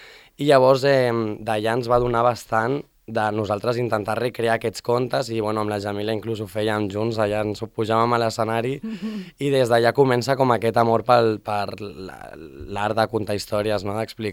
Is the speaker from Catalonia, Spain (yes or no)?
no; Ibiza, Balearic Islands, Spain; born there; jo només néixer, ja vaig néixer a Eivissa i ja vaig venir aquí els tres primers anys de la meva vida